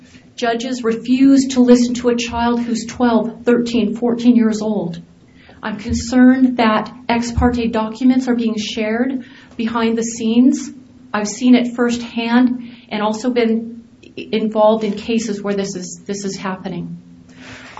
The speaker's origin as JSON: {"language": "English", "region": "California", "country": "United States", "lives_now": "Butte County, United States", "said": "I'm here from San Diego County, but also live at the moment in Butte County."}